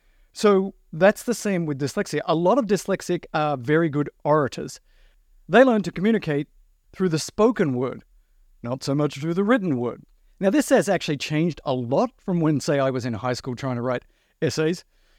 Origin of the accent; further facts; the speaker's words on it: Australia; I grew up in Australia in the outback in the 1960s and 70s.